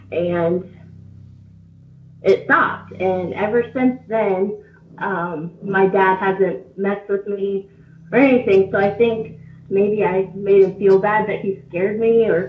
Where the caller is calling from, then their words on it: Ohio, United States; from Ohio.